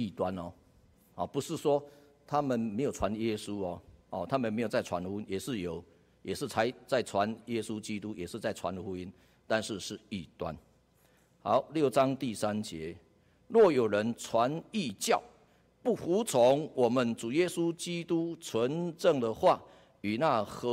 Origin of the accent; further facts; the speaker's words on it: Taiwan; 哦，我们台湾话说，哦，蚊子叮五角啊